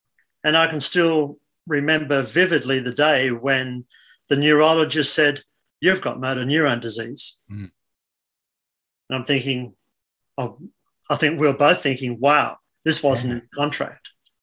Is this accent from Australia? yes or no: yes; Newcastle, New South Wales, Australia; I'm either going to go to Brisbane or Newcastle, which was my hometown. So I came back to Newcastle, and best decision in my life I've ever made.